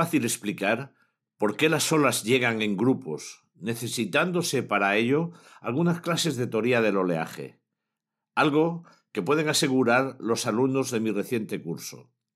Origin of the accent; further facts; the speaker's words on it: Cartagena, Region of Murcia, Spain; Esta historia la escuché desde pequeño en mi tierra, Cartagena, y especialmente durante mis inolvidables veraneos familiares en el Cabo de Palos.